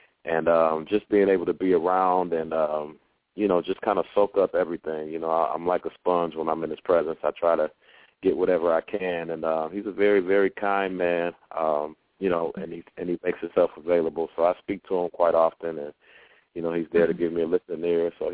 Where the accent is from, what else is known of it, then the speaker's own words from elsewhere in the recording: Milwaukee, Wisconsin, United States; he happens to be from my hometown, Milwaukee, as well.